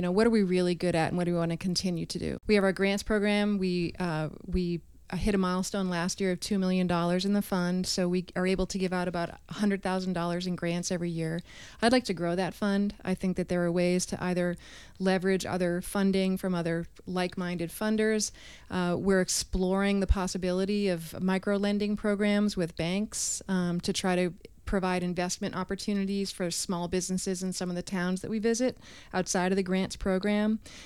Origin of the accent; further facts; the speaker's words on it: Massachusetts, United States; also born or lived in California; so I'm from Massachusetts. I lived in the Bay Area. And the thing that I loved about living in New England is that people, you knew your neighbors.